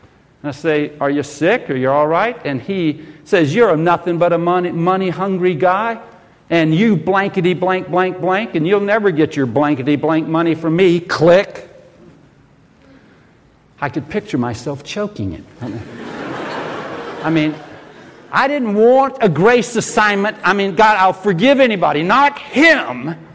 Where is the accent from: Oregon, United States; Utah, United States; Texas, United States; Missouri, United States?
Oregon, United States; It's where I came from. I came from Oregon.